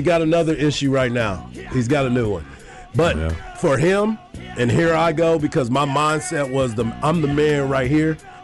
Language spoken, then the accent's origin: English; Killeen, Texas, United States; it reminded me a little bit of where I was born and raised. I'm from Killeen, Texas.